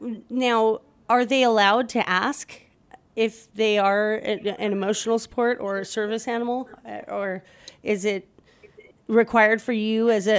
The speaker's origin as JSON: {"language": "English", "town": "Los Angeles", "region": "California", "country": "United States", "said": "I'm from Los Angeles myself, so, yeah, I do know that I can pretty much take my dog anywhere"}